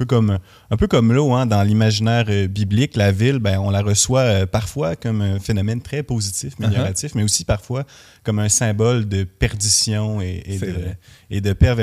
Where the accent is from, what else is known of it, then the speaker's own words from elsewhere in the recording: Pintendre, Quebec, Canada; Moi, j'ai grandi à Pintendre, à l'époque où...